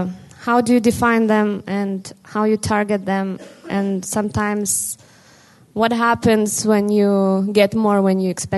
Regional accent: Vilnius, Vilnius County, Lithuania; I come from Lithuania, Vilnius.

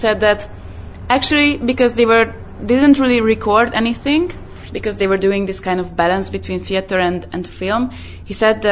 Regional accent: Budapest, Hungary; I'm from Hungary. I'm from Budapest.

